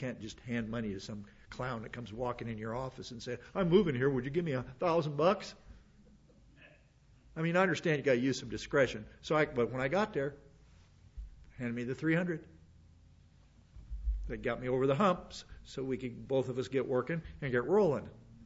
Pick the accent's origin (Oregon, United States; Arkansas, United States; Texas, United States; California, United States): Arkansas, United States; I thought I was in paradise because I came from Arkansas.